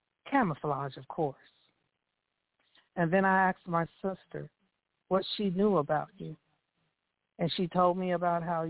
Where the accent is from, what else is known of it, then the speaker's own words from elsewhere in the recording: Chicago, Illinois, United States; knew nothing about you other than you were a minority-owned business on the west side of Chicago, my hometown